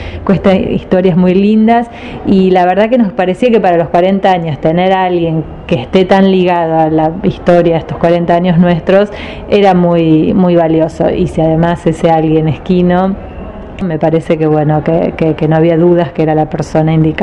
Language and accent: Spanish; Buenos Aires, Argentina; y nos enseña a nosotros como porteños que, bueno, hay otras culturas